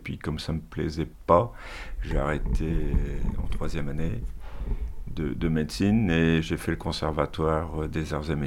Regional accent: Lille, Hauts-de-France, France; now in Lyon, France; moi, je suis originaire de Lille. J'habite maintenant à Lyon, où j'ai rencontré Luce.

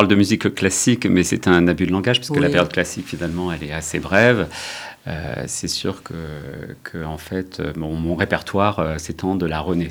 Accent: Centre-Val de Loire, France; moi, j'ai grandi dans le Loiret

